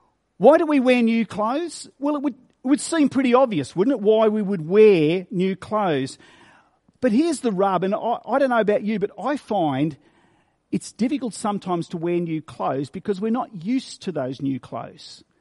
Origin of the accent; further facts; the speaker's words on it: Victoria, Australia; Some of you may be aware that I grew up in Victoria. I was in a family of five. I have an older sister and a younger brother. So I was the oldest son in my family, and my dad was an orchardist. We grew apples.